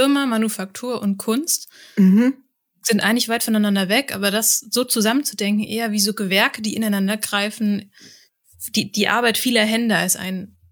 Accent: Hesse, Germany; die Karl-Comics sind Comics über den Spätlesereiter Karl, die spielen im Rheingau, da wo ich herkomme.

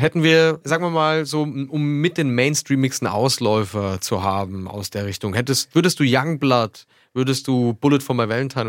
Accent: Schweinfurt, Bavaria, Germany; Die Jungs, die vor 13 Jahren die Slip-on-Vans bei uns in Schweinfurt in die Klassenzimmer gebracht haben

